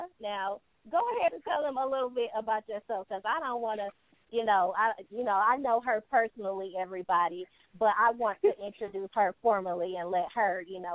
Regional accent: Milwaukee, Wisconsin, United States; growing up in Wisconsin, Milwaukee, it is not a lot of stores.

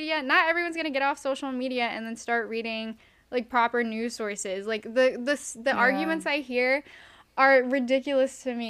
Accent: United States; I'm very grateful to be an American, but I know that, like, the being an American and being in this country right now is good

